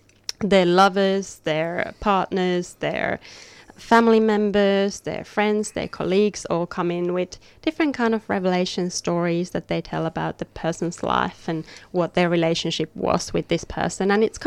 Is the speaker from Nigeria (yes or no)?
no; Finland; I think as I grew up in Finland, I grew up in darkness.